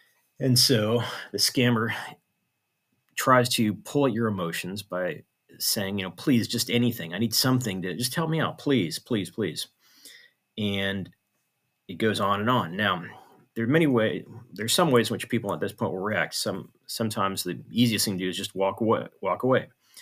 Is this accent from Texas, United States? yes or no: yes; Houston, Texas, United States; I'd say, well, I'm American. Oh, America, America. I love America. Land of the free, home of the brave, stuff like that. And they would go on and question even further. So where are you from in America? And of course, I would say Houston, Texas.